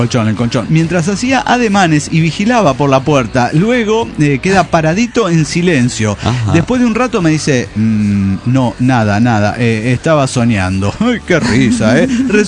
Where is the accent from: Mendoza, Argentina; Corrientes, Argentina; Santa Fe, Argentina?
Mendoza, Argentina; now in Valencia, Spain; Escribo desde Valencia, España, en donde vivo con mi familia desde hace 17 años. Bueno, desde el 2000 vinimos de Mendoza, Argentina.